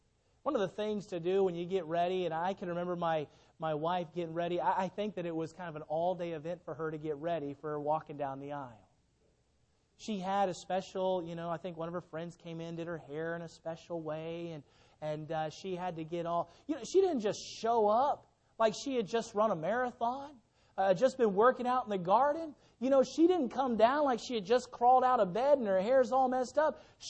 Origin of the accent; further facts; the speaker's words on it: Illinois, United States; She was therefore going to have the wedding ceremony in my hometown in Illinois, where she'd only been once in her life.